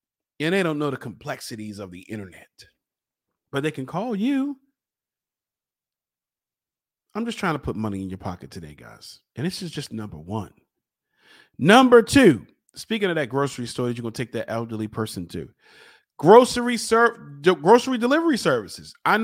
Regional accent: Baltimore, Maryland, United States; I'm from Baltimore. Hacks, which was pretty much hitchhiking, has always been a thing.

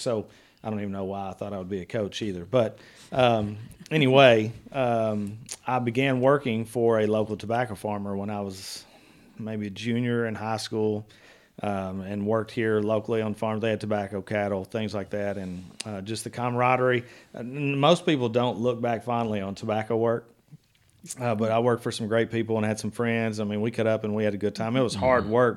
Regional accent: Kentucky, United States; You know, I was raised here in Webster County.

